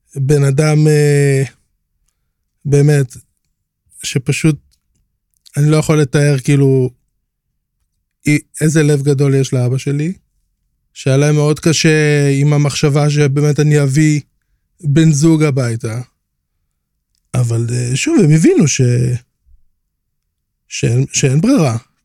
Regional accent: Beersheba, Southern District, Israel; נולדתי וגדלתי בבאר שבע, וכן, ילד למשפחה גרוזינית

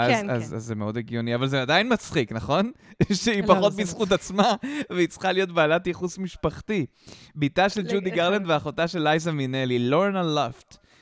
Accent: Tel Aviv, Tel Aviv District, Israel; יהודה לוי זה הרחוב שבו גדלתי בתל אביב

